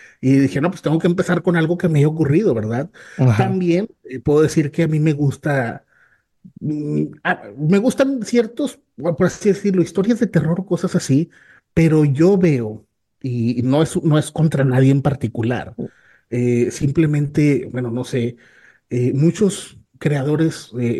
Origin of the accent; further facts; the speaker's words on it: Nuevo Laredo, Tamaulipas, Mexico; also born or lived in Reynosa; nací en Reynosa por error de mis papás, ¿verdad? Andaban allá trabajando, pero yo soy originario y criado y, bueno, pues aquí mi vida está en Nuevo Laredo, Tamaulipas. Tengo 40 años, padre de familia